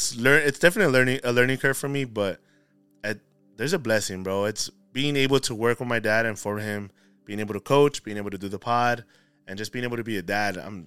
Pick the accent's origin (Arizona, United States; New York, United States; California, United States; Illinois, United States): California, United States; Baldwin Park; Man, born and raised in Little Baldwin Park, California.